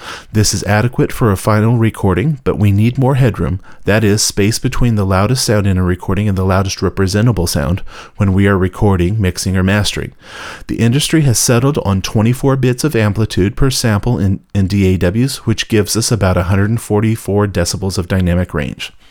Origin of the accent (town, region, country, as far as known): East Bay, California, United States